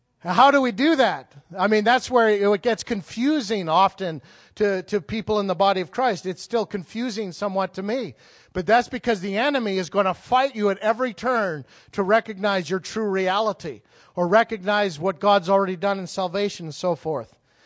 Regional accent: Canada; I grew up in Canada

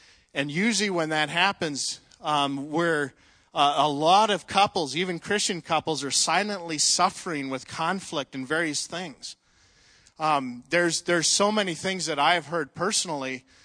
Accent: Canada; I didn't grow up in this area. I grew up in Canada.

